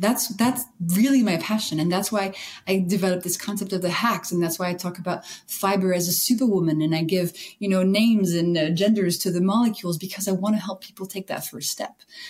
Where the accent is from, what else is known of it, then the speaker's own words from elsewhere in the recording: France; I grew up in France where every single cover of the magazine was like, how to lose 15 pounds in 2 days.